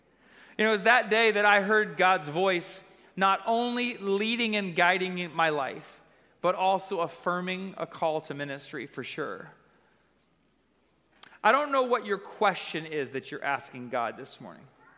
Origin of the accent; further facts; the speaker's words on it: Greeneville, Tennessee, United States; I grew up in Greenville, Tennessee. It's an incredible church family.